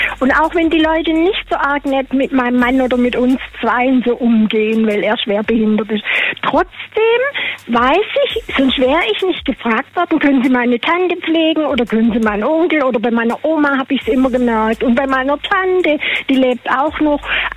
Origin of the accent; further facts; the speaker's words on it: Baden-Württemberg, Germany; Ich bin eine Schwäbin und die Schwaben, die geben keine Komplimente. Aber mein Kompliment war, ich bin jetzt über 70.